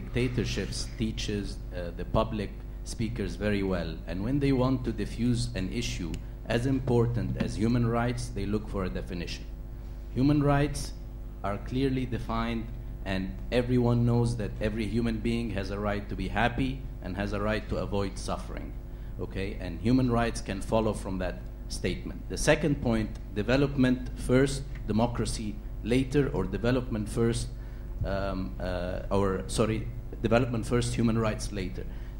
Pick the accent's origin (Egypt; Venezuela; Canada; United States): Egypt; I'm from Egypt